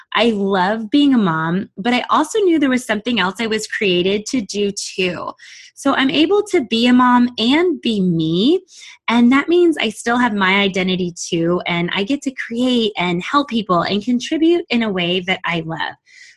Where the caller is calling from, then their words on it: Monterey, California, United States; I'm calling in from Monterey, California.